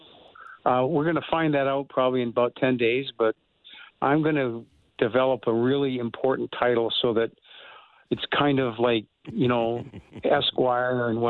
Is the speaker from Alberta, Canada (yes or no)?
yes; Edmonton, Alberta, Canada; And because obviously Edmonton is my hometown. The team means the world to me.